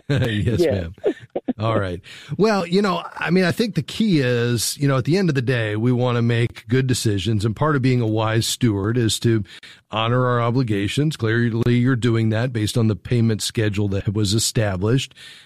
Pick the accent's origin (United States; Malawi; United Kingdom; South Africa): United States; Fort Lauderdale, Florida; So I grew up in Fort Lauderdale, not too far from Coconut Creek